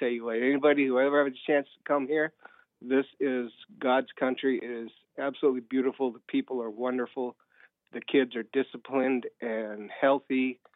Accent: Mexico; now in United States; Yeah. I'm a Mexican.

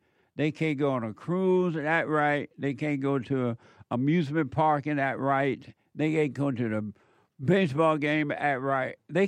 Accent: Alabama, United States; When I was growing up in Alabama, white people and black people didn't live together, but they got along better.

